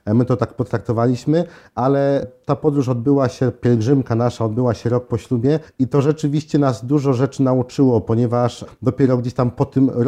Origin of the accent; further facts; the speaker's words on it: Syców, Lower Silesian Voivodeship, Poland; Na szczęście jestem z Sycowa